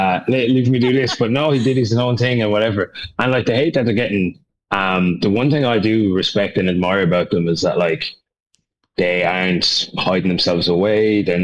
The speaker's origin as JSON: {"language": "English", "town": "Limerick", "region": "Munster", "country": "Ireland", "said": "I was living in Dublin. Like, I'm from Limerick, but I was living in Dublin."}